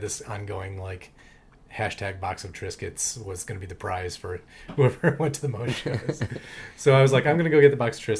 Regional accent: Lansing, Michigan, United States; moved away; also born or lived in Chicago / Cincinnati; I moved here from Michigan originally, from Cincinnati directly. Oh, nice. But yeah, I grew up in Michigan, Lansing, and I moved to Chicago in like early '90s, and then I moved to Cincinnati and lived there for about 8 years.

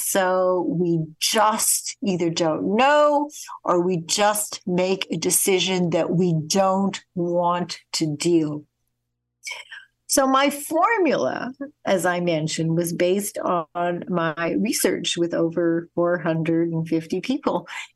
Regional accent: Winnipeg, Manitoba, Canada; when I was a child and a student growing up in Winnipeg, Canada

